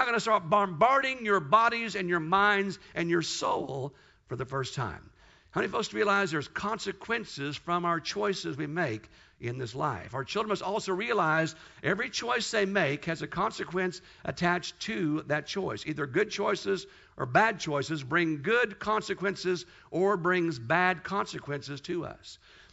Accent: Newtown, Missouri, United States; also born or lived in Kansas; I was born in Kansas. Went to a farm at age 2 in northern Missouri my dad was raised at. And on this farm, we lived about 3 miles from a great big old town called Newtown, Missouri. Population 365.

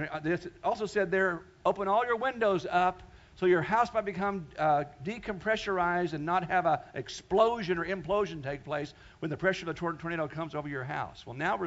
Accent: Wichita, Kansas, United States; I was raised in Kansas back in the 60s and 70s, and there's a lot of tornadoes that come through Kansas on a regular basis every summer

